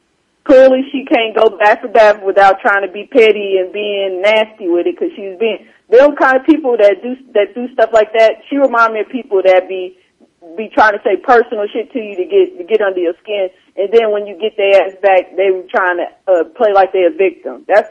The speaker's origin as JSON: {"language": "English", "region": "Midwest", "country": "United States", "said": "that's all we did growing up. That's, I'm from Midwest, that's all we do is talk shit"}